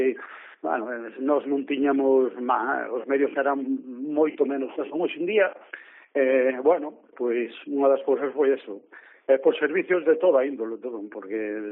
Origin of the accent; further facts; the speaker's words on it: Boimorto, Galicia, Spain; Son de Boimorto.